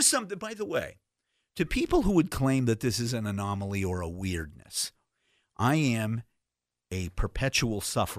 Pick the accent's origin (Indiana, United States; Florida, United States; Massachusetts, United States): Massachusetts, United States; Boston; Now, I can tell you this as a Bostonian, former Bostonian, there is a period in January